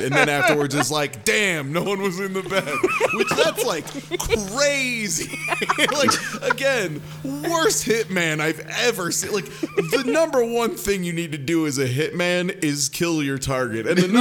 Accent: Indiana, United States; You can, yeah, I grew up in Indiana.

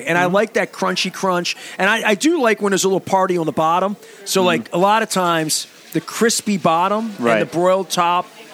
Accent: Colgate, Maryland, United States; And I'm from Colgate. So we had, let's go.

